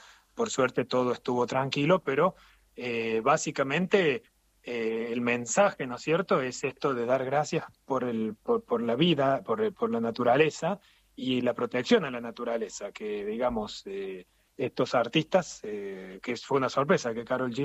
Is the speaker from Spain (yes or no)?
no; Argentina; que como argentinos nos congrega, ¿no es cierto?